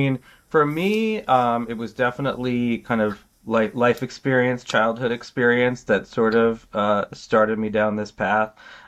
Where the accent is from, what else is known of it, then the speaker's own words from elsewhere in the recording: Boston, Massachusetts, United States; now in Maryland, United States; Yeah, I'm from Boston originally. Yeah, okay. I grew up around Boston, and I was there for, you know, most of my life. Went to school there, got training there, and then moved down to Maryland after residency